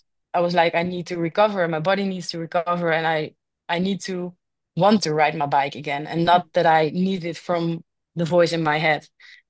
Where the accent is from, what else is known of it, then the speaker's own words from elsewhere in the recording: Netherlands; English is a second language; because I'm from the Netherlands, so the winters are shitty, like with rain and cold